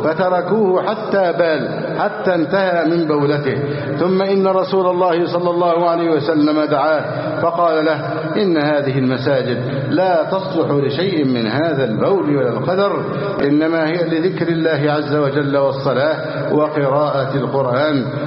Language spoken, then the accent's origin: Arabic; Egypt; بلدنا مصر